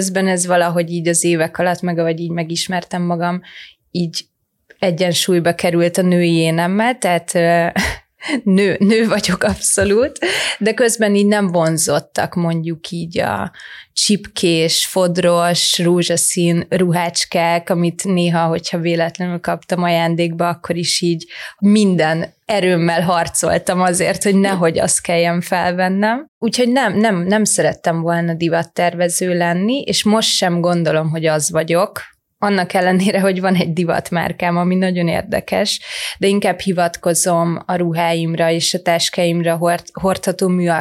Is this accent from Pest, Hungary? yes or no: yes; Solymár, Pest, Hungary; Solymáron nőttem fel